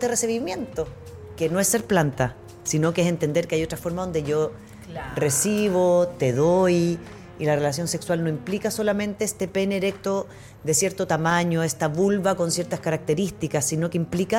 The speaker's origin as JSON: {"language": "Spanish", "country": "United States", "second_language": "Spanish", "said": "Yo soy súper gringa, todos saben, entonces veo Friends."}